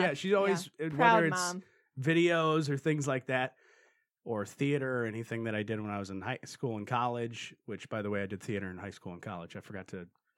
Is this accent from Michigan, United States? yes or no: yes; Michigan, United States; So I'm from Southwest Michigan, born and raised.